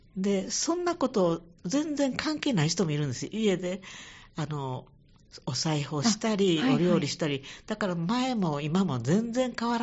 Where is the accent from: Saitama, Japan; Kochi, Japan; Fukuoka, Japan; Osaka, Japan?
Osaka, Japan; 私は堺で生まれて、はい、あの泉州地方で育ったんで